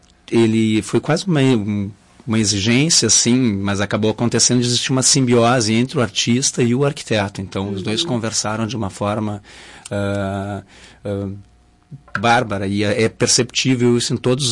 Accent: Porto Alegre, Rio Grande do Sul, Brazil; de Porto Alegre.

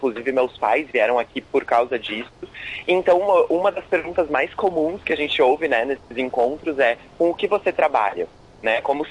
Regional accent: Caxias do Sul, Rio Grande do Sul, Brazil; encontre enquanto caxiense, enquanto gaúcho, enquanto brasileiro, entende?

